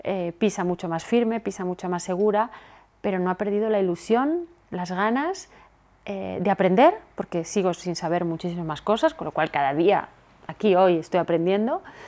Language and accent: Spanish; Spain; Irina es rusa y yo soy española.